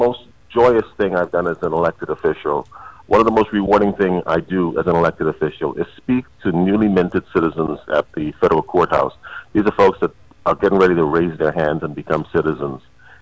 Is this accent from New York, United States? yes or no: yes; Bronx, New York, United States; And again, I grew up in the Bronx, New York.